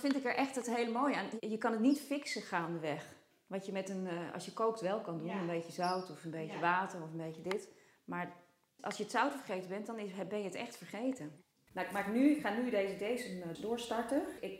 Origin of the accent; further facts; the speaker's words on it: Nijmegen, Gelderland, Netherlands; Ik kom uit Nijmegen oorspronkelijk